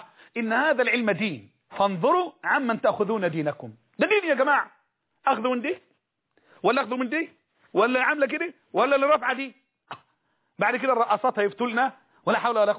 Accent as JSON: {"language": "Arabic", "country": "Egypt"}